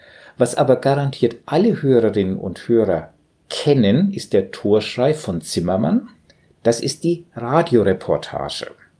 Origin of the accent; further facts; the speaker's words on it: Southern Germany, Germany; also ich als Süddeutscher kenne ihn auch.